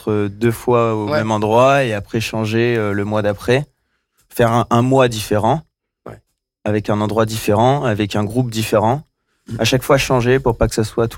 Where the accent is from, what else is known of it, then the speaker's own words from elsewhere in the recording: Montluçon, Auvergne-Rhône-Alpes, France; Alors, on est Desertines, exactement. Ouais. Mais on a grandi à Montluçon et on est tout le temps resté à Montluçon.